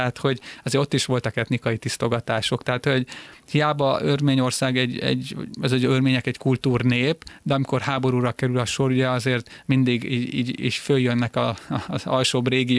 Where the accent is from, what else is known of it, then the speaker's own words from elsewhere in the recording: Hungary; amikor említettem stoppolásaim során, hogy én magyar vagyok